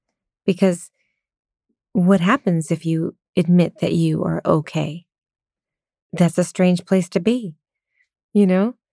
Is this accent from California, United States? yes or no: yes; Glen Ellen, California, United States; I'm from Sonoma, California. I'm technically from Glen Ellen. Like, I'm in a very rural place.